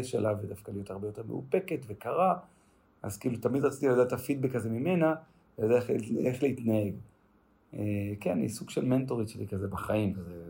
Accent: Ma'alot, Northern District, Israel; born there; נולדתי במעלות, שם בצפון, ליד לבנון

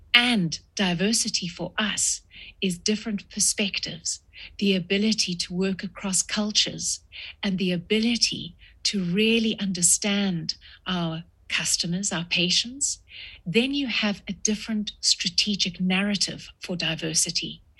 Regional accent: South Africa; Growing up in South Africa at such a time really does impact you.

